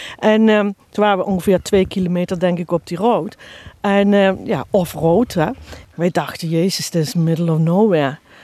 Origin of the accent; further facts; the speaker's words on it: Netherlands; moved away as an adult; ja, we komen uit Nederland. Wij komen uit een land vol met regeltjes.